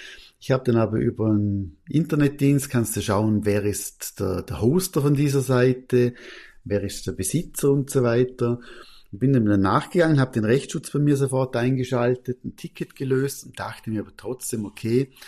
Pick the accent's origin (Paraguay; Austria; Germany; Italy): Austria; ich bin ja Österreicher, so Österreich-Schweizer Slang.